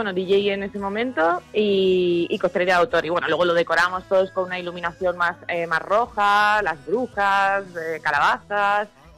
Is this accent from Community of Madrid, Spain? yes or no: yes; Madrid, Community of Madrid, Spain; yo soy madrileña